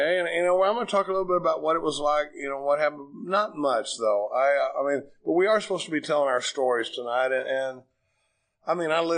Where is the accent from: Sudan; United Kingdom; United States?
United States; Dallas, Texas; I grew up in Dallas, Texas. I grew up in a pretty normal family, if there is such a thing, you know.